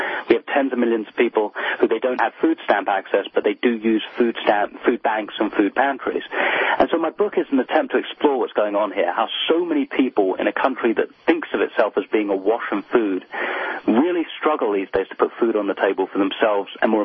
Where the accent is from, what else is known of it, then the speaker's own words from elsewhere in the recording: London, United Kingdom; moved away as an adult; also born or lived in New York; now in California, United States; Yeah, I grew up in London. I moved to America when I was about 21, and I have lived here for the last 16 years doing journalism on both coasts, in New York and now in California.